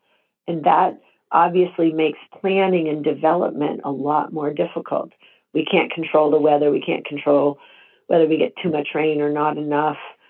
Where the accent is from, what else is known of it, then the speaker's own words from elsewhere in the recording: United States; I'm very supportive as an American